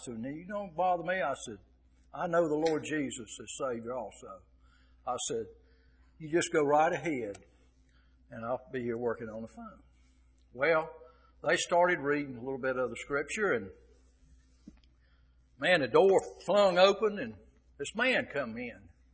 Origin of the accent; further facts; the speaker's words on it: Greensboro, North Carolina, United States; even though I grew up in Greensboro, there was quite a few places I never had been over there.